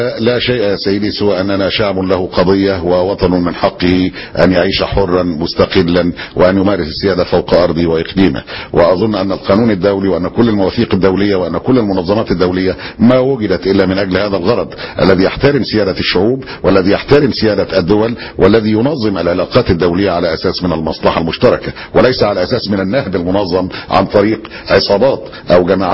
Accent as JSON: {"language": "Arabic", "country": "Egypt", "said": "أنا كمواطن مصري"}